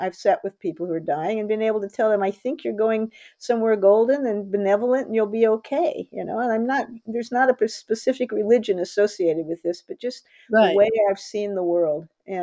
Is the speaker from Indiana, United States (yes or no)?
yes; Indianapolis, Indiana, United States; I was from Indianapolis, Indiana, not exactly an exotic place, right? But my dad was in the Army.